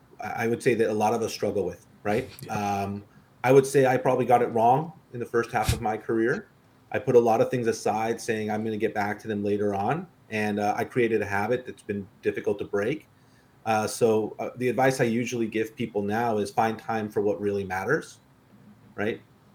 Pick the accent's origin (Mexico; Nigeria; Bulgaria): Mexico; Mexico City; moved away as an adult; now in United States; I'm originally from Mexico City. I moved here for college, was about 19 years old.